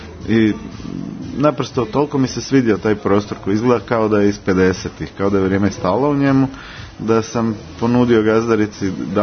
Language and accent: Croatian; Sisak, Sisak-Moslavina County, Croatia; born there; now in Zagreb, Croatia; ja sam rođen u Sisku, živim u Zagrebu i Sisak mi je vrlo često mjesto gdje snimam filmove.